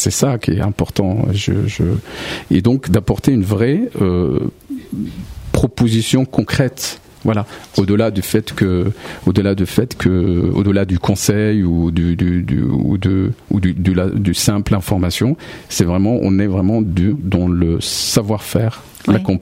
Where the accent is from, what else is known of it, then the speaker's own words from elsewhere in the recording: Morocco; je suis né au Maroc, j'ai grandi au Maroc